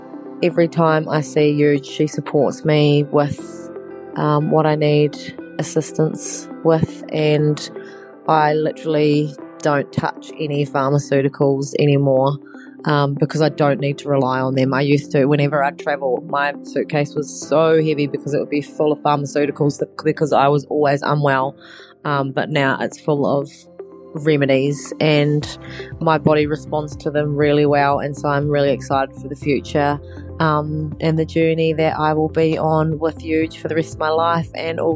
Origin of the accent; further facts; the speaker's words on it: Perth, Western Australia, Australia; I am from Perth